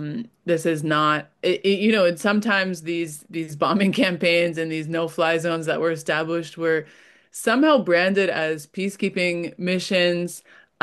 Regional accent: United States; And I think, as you're from Britain, I'm from the United States

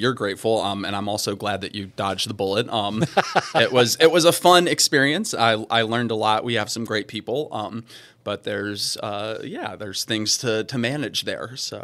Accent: Mississippi, United States; which is about an hour and a half from where I grew up in North Mississippi.

